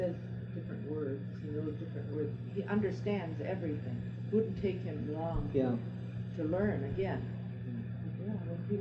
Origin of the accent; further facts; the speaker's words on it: Italy; When Mama and I came from Italy